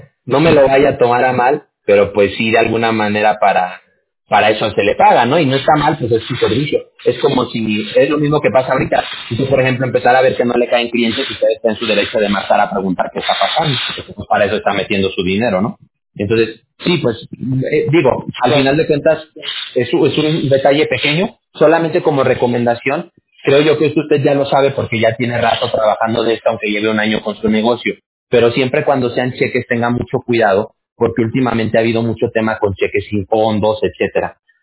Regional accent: Aguascalientes, Mexico; Yo viví en Aguascalientes mucho tiempo. Yo me crié en Aguascalientes, de hecho.

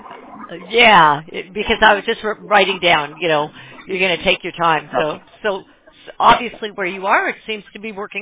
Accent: Quebec City, Quebec, Canada; I'm originally from Quebec City, Canada, so I'm French too. I'm French Canadian.

